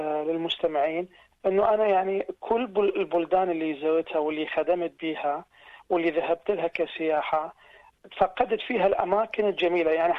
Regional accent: Baghdad, Baghdad Governorate, Iraq; moved away; ما مستقرت بلد، يعني تهجرت من العراق إلى سوريا وخدمت في سوريا، لبنان، هولندا، يورب، استراليا، والله أعلم قد تكون أمريكا.

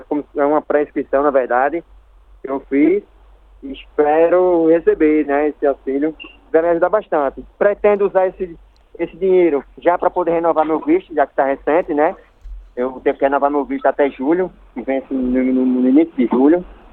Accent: Aracaju, Sergipe, Brazil; also born or lived in Recife; now in Melbourne, Australia; Eu sou sergipano, né? De Aracaju, Sergipe. Morei boa parte em Recife, que minha cidade é de lá. Recife, Pernambuco. Eu estou em Melbourne há 3 meses.

